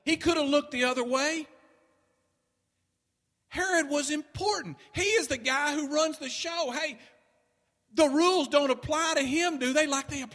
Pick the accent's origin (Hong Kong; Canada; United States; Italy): Italy; Modena, Emilia-Romagna; English is a second language; in my hometown of Modena, Italy.